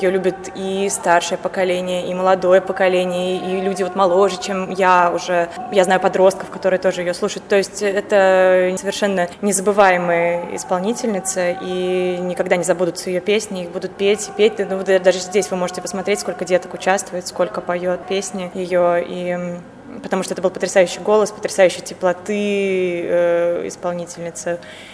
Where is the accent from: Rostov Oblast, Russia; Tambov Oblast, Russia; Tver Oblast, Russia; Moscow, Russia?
Moscow, Russia; я приехала из Москвы специально на этот конкурс и участвую.